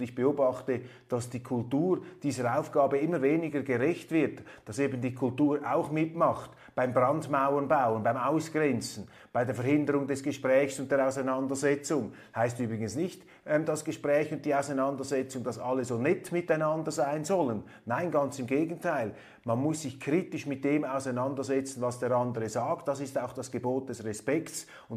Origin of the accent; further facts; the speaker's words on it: Switzerland; Als Schweizer bin ich dafür, immer einzubinden und möglichst auch die Verantwortung an diese siegreichen Parteien zu geben